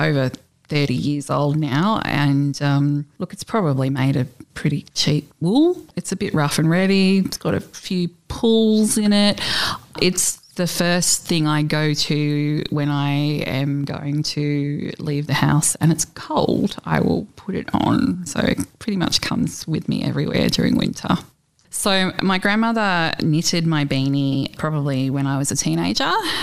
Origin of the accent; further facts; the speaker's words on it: Canberra, Australian Capital Territory, Australia; my own country is, you know, ash forests, and even though I grew up in Canberra, feeling like I can go somewhere where there's running water and just be in the bush within minutes from my house